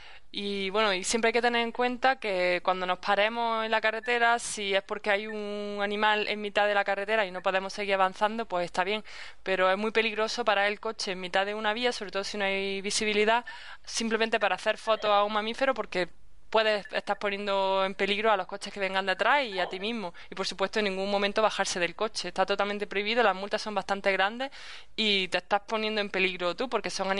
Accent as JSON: {"language": "Spanish", "country": "Spain", "lives_now": "Canada", "said": "nosotros que venimos de España, y bueno, España tiene una naturaleza muy interesante también."}